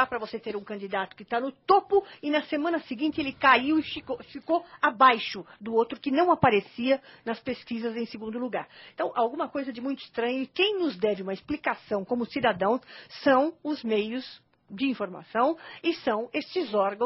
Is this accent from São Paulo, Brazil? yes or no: yes; São Paulo, Brazil; Eu sou paulistana.